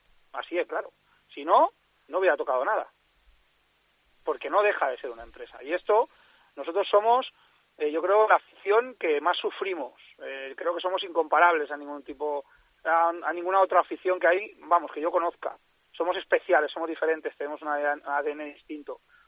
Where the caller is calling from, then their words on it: Pineda de Mar, Catalonia, Spain; de Pineda.